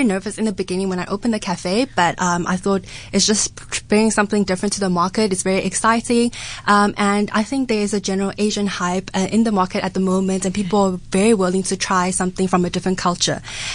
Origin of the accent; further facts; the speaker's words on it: China; now in South Africa; So I grew up in China. I had primary school there